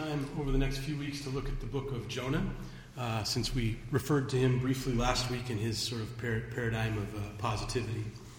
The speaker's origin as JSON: {"language": "English", "region": "Kansas", "country": "United States", "tie": "born or raised there", "said": "I grew up in Kansas."}